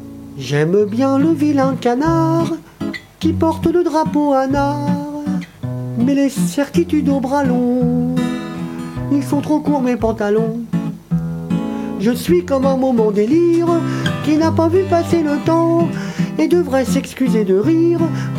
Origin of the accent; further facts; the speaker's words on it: Normandy, France; Ah ouais, chez nous en Normandie, c'est le bordel.